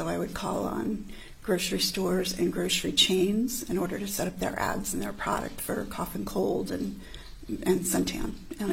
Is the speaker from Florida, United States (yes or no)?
yes; Clearwater, Florida, United States; I grew up in Clearwater. I was born and raised in Clearwater.